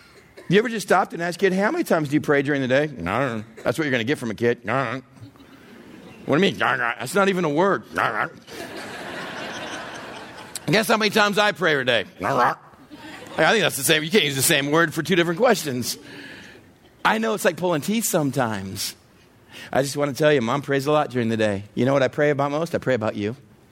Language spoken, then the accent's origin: English; Texas, United States; See, I grew up in West Texas. We went out to the levee. It's the only place you can find water.